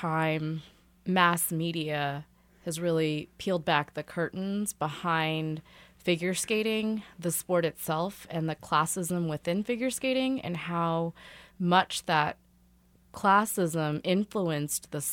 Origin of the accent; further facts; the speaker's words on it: Kansas City, United States; because I was from Kansas City, not from a great, club that was known for good skaters.